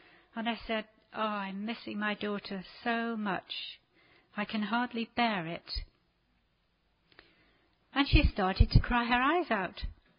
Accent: England, United Kingdom; because I'm English and you're Turkish

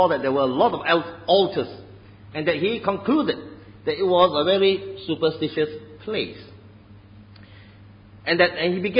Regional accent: Singapore; because I come from Singapore, and it used to be at a time when I was much younger.

